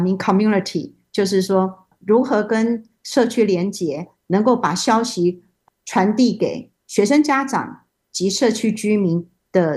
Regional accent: Taiwan; moved away as an adult; now in United States; 我来自台湾。我在没有来台湾之前，我就是一个美术老师。现在呢我住在湾区已经35年了

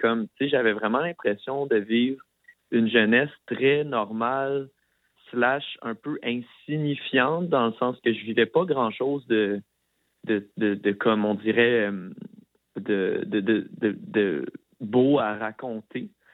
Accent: Saint-Hyacinthe, Quebec, Canada; Moi, j'ai grandi à Saint-Hyacinthe. Fait que c'est un peu cette adolescence-là dans un environnement transitoire, très... tu sais, comme... C'est très... comme banlieue.

